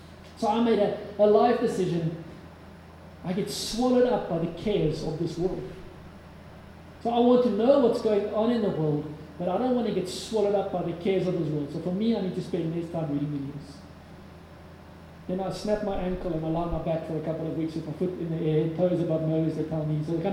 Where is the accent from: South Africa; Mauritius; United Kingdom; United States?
South Africa; What if because I'm South African, I can get into Russia and China easier than someone from America or the UK or whatever else.